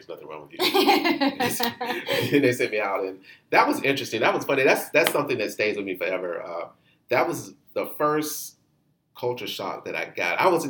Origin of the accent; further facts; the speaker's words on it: Florida, United States; So I'm from Florida. I grew up sand and beaches.